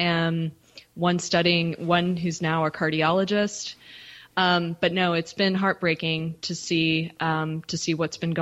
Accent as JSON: {"language": "English", "region": "Virginia", "country": "United States", "lives_now": "Côte d'Ivoire", "said": "I am from Virginia."}